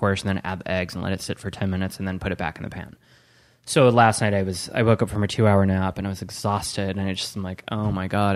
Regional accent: Wisconsin, United States; also born or lived in Spain; Now, I'm from Wisconsin, and I lived in Spain.

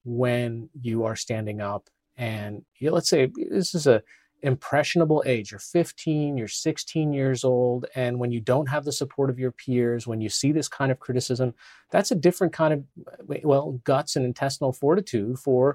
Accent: Seattle, Washington, United States; I grew up in Seattle, and I know Garfield High School pretty well.

